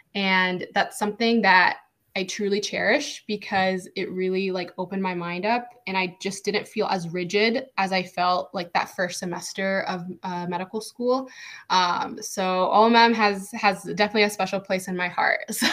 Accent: Illinois, United States; So I grew up in Illinois.

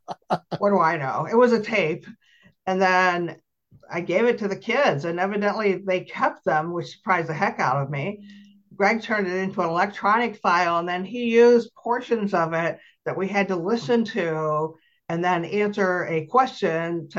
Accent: Lindenville, New York, United States; all my memories of growing up in Lindenville, New York, which is a town that's 1 mile square

